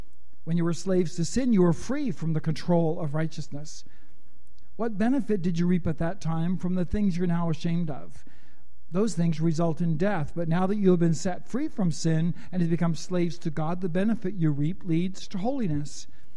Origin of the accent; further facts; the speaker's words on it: Canada; was all but a childhood capital offense growing up in Canada in the 50s and 60s.